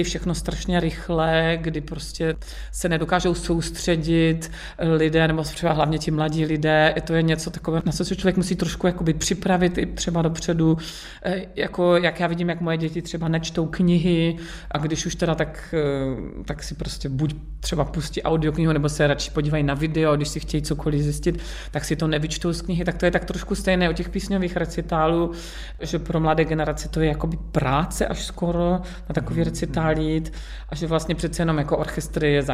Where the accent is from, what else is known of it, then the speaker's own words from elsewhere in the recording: Brno, South Moravian Region, Czechia; která jsem vyrůstala v Brně a vlastně na Moravě ta lidová píseň byla ještě